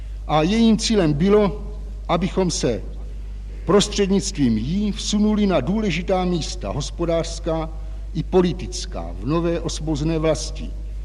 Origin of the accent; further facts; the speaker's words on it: Brtnice, Vysočina Region, Czechia; born there; V Brtnici, okres Jihlava.